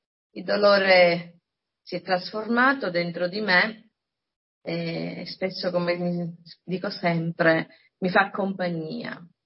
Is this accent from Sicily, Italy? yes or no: yes; Lercara Friddi, Sicily, Italy; now in Palermo, Italy; Ho vissuto un'infanzia in un paese di provincia, e sono nata a Lercarafitti, provincia di Palermo, sono siciliana e oggi abito a Palermo già da quasi 40 anni